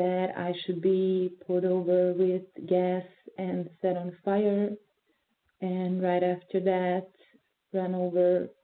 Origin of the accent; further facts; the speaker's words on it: Sarajevo, Federation of Bosnia and Herzegovina, Bosnia & Herzegovina; I'm a journalist from Sarajevo, Bosnia and Herzegovina.